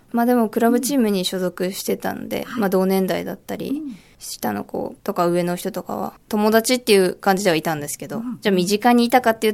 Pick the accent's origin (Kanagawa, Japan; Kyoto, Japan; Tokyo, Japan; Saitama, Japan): Kanagawa, Japan; Fujisawa; はい、神奈川県藤沢市、片瀬海岸出身です。